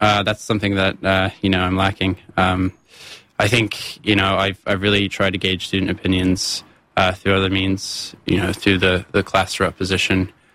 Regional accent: Ohio, United States; Well, there's one. I'm from Ohio, and one of our senators, he's now retired, but his name's John Glenn.

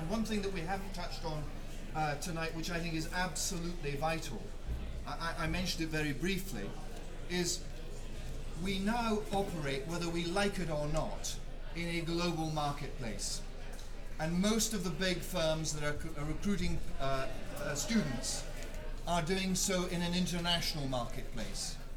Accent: Scotland, United Kingdom; the thing I cannot stand about Scotland as a Scot

